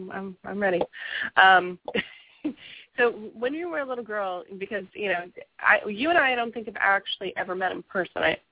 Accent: the South, United States; I mean, you know, growing up in the South, where once you hit 40, you put on your coat and your bonbons

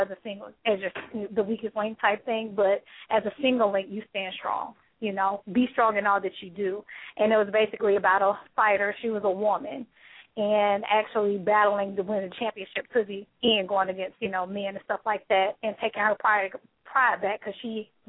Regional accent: Atlanta, Georgia, United States; Okay. I'm, like I said, from the city. I'm born and raised in Atlanta.

